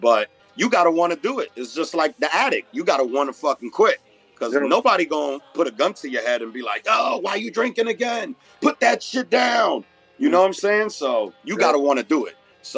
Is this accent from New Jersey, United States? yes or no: no; New York City, New York, United States; You know, growing up in Corona, Queens, and Flushing